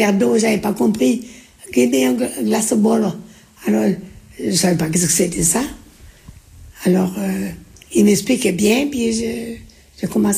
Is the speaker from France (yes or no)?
yes; Brittany, France; accent: Breton; Oh non, j'ai l'accent breton.